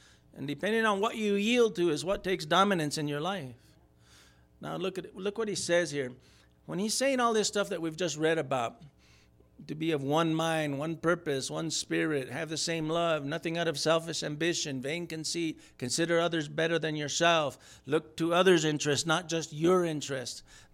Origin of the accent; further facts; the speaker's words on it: Moreau, New Mexico, United States; I grew up with him in Moreau, New Mexico.